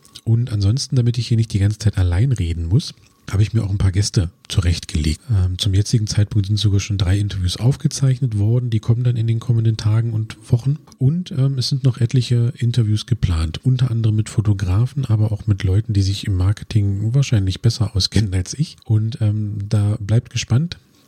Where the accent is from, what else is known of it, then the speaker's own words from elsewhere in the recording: Cottbus, Brandenburg, Germany; Ich komme aus Cottbus und habe das Glück, dass der Spreewald nicht sehr weit weg ist.